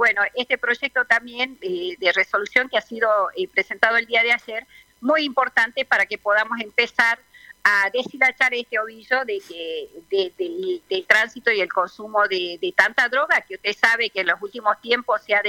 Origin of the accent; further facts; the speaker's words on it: Salta, Argentina; represento a mi pueblo, a Salta, y que estoy trabajando en beneficio de nuestra provincia.